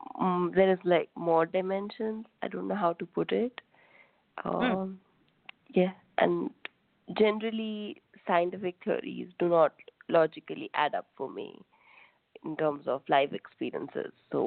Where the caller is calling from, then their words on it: India; I'm calling from India.